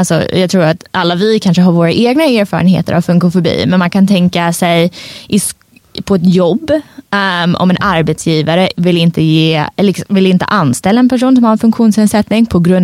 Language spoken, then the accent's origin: Swedish; Sweden; also born or lived in United States; Jag är svensk-amerikan, så jag har faktiskt bara nyligen kommit tillbaka till Sverige efter att ha varit i USA i nästan 13 år.